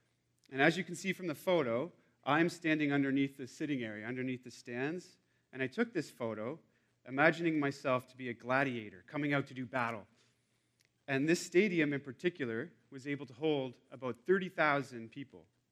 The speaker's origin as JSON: {"language": "English", "region": "Nova Scotia", "country": "Canada", "tie": "born or raised there", "lives_now": "Vancouver, Canada", "said": "yes, that's a Dutch name. My father was born in Holland, but I, on the other hand, like I said, grew up in Nova Scotia, so I'm pure Canadian. I've been in Vancouver for about 8 years now"}